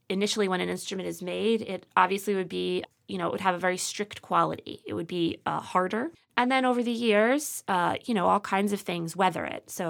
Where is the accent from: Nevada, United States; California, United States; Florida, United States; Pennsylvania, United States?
Pennsylvania, United States; Philadelphia; I'm from Philadelphia, so we looked at several different places in Philadelphia, also New York.